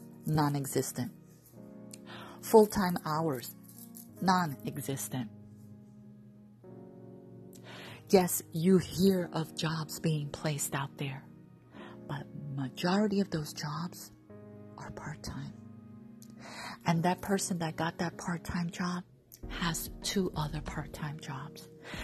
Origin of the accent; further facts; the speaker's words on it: New York City, New York, United States; I wasn't raised with a silver spoon in my mouth, ladies and gentlemen. I was raised in the South Bronx, okay?